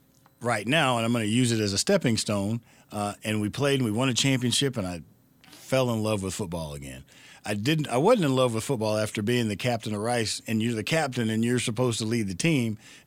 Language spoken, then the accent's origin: English; Houston, Texas, United States; I grew up in Houston, so in Houston it was called the Fun Football League.